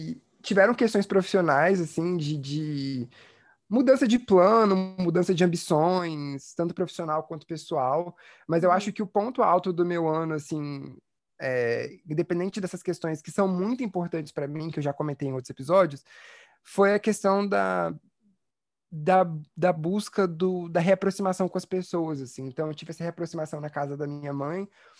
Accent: Campinas, São Paulo, Brazil; born there; veio esse convite de eu vir aqui para Campinas, a casa da minha madrinha, que depois que eu cheguei aqui, eu pensei, falei, cara, que é o lugar onde eu nasci.

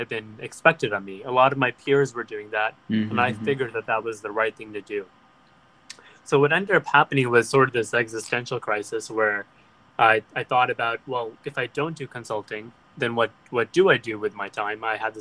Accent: East Coast, United States; also born or lived in California; now in Brooklyn, United States; I'm here in New York City. I'm calling from Brooklyn, and I've spent my entire life in the U.S. I was born in California. I grew up on the East Coast of the U.S.

